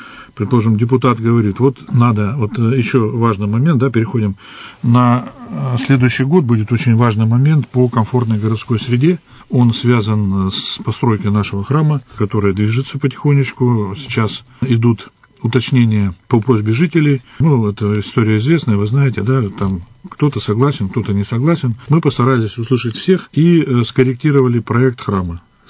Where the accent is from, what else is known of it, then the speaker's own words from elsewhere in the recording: Zhilkino, Irkutsk Oblast, Russia; Я вот житель Жилкинский, вырос все детство в Жилкине, у меня прошло, а дом 106, улица Полярная.